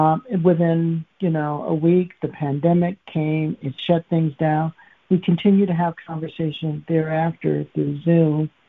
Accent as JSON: {"language": "English", "region": "Michigan", "country": "United States", "said": "And I says, wow, well, I'm from Macomb County."}